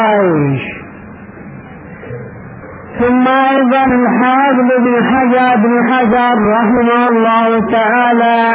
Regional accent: Yemen; عندنا في اليمن

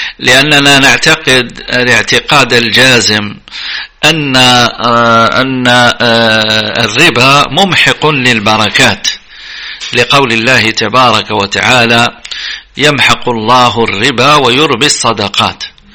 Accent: Algeria

